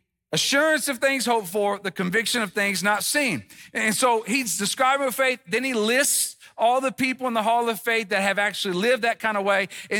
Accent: Tennessee, United States; now in South Florida, United States; I am in South Florida now, and I don't have an Australian accent, but in South Florida, my accent stands out, right? And I was asked at the beach not long ago, what part of Europe are you from? The Tennessee part, right?

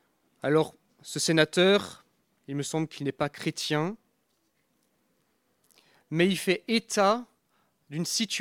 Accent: France; je suis français, un sénateur français

